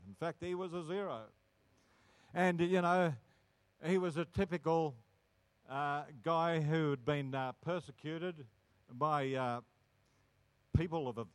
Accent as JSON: {"language": "English", "town": "Kalgoorlie", "region": "Western Australia", "country": "Australia", "said": "we're country bumpkins from Kalgoorlie, 600 kilometres inland from Perth. And so we're just very simple folk"}